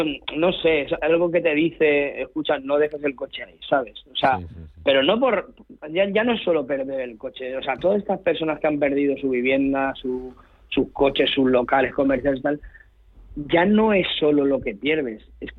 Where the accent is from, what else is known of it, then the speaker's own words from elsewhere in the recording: Chirivella, Valencian Community, Spain; llegué a mi pueblo, y bueno, nada más entrar en mi pueblo, no sé si habéis visto imágenes de Chirivella